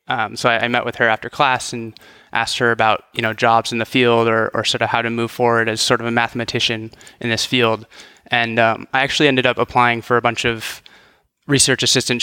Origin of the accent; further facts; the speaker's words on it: San Francisco, California, United States; So I'm actually from San Francisco, from Cow Hollow, so right by the Golden Gate.